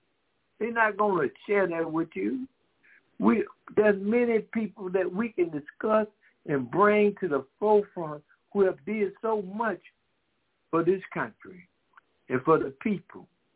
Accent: Decatur, Georgia, United States; We got our brother … We are from Decatur, Georgia.

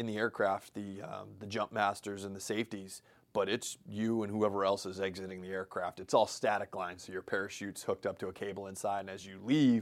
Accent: New England, United States; also born or lived in Lowell, Massachusetts; I was born in Lowell, Massachusetts, but kind of grew up all over New England.

